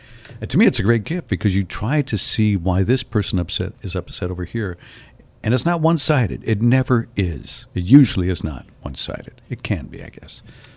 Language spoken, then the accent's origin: English; Northern United States, United States; also born or lived in Mississippi; And we, I guess as a Northerner, I didn't have a lot of compassion for what they went through because I felt they were in the wrong.